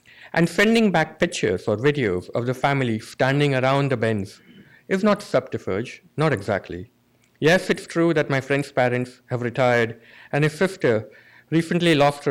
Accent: Mumbai, Maharashtra, India; I grew up in the India of the 1970s, where buying a car was no small thing.

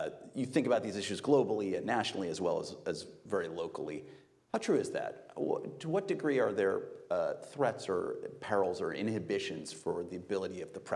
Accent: Rochester, New York, United States; born there; and I was born in Rochester. So it's a bit of a homecoming

